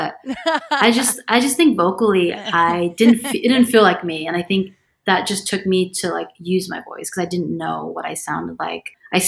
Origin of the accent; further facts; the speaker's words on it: California, United States; now in Los Angeles, United States; So I'm from Orange County. I moved to LA to be an editor at a magazine